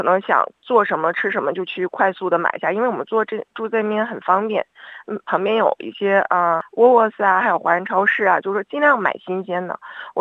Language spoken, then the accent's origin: Chinese; China; now in Australia; 像我们中国人那样煎炒油炸